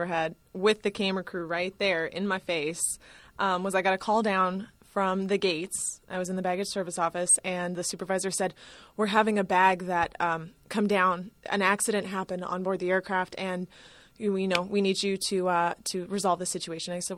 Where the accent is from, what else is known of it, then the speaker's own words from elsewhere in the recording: Kansas, United States; Yes, I do. I'm from Kansas originally, so everybody there